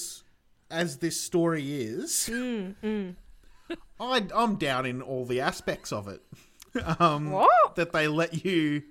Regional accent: Queensland, Australia; I'm from Queensland.

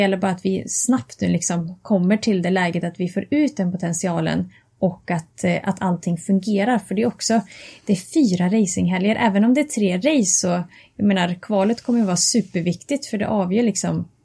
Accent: Karlstad, Värmland, Sweden; jag kommer ifrån Värmland och Karlstad

